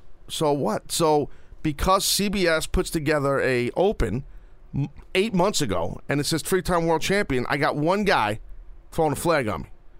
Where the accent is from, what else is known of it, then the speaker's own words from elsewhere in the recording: United States; So I'm an American.